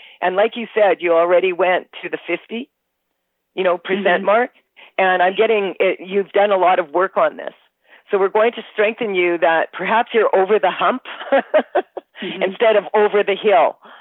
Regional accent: Canada; because I'm Canadian

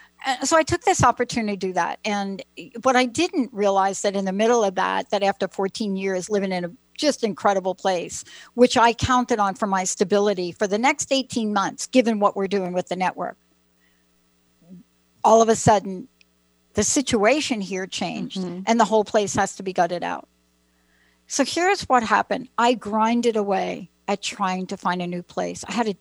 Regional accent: East Coast, United States; I grew up on the East Coast and my dad would be like the daily grind every day

